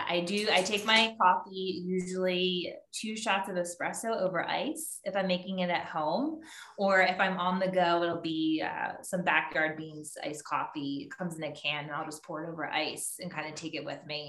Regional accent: Philadelphia, Pennsylvania, United States; I had the Philly half marathon still to run, but that was just purely to run it because it's in my hometown.

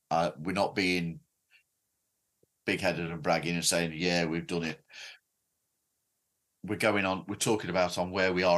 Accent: Boston, Massachusetts, United States; now in Orlando, United States; Mate, we're from Boston.

